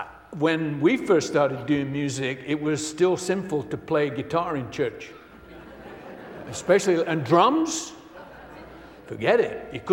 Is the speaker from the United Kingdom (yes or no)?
yes; England, United Kingdom; because I am from England